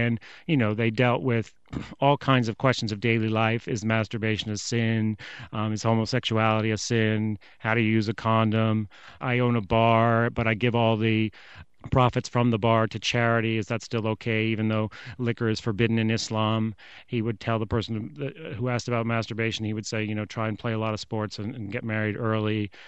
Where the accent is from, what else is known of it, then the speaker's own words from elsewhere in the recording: Libya; I did grow up in Libya, and it was a great childhood, but it was a little bit like growing up in a Club Med because we lived in this sort of oil compound